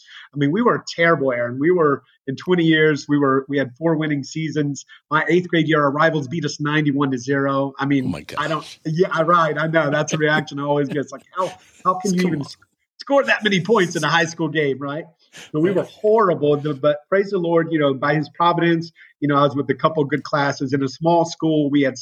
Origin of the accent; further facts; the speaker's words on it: Florida, United States; born there; So I was born in Florida to a teenage mom.